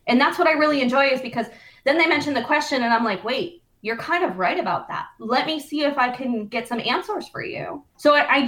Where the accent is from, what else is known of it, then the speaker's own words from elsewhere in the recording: Traverse City, Michigan, United States; moved away as an adult; also born or lived in Pennsylvania; now in Indianapolis, United States; I grew up in Grand Traverse. So Traverse City in Michigan is where I grew up. I just moved from Pennsylvania. So at the age of 18, I moved to Pennsylvania. I lived in Newcastle for a while. And now I live in Indianapolis.